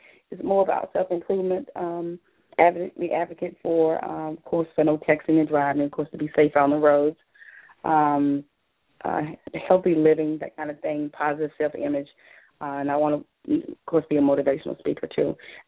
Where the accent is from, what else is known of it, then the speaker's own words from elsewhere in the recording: North Carolina, United States; Originally, I'm from North Carolina. I'm the youngest of six.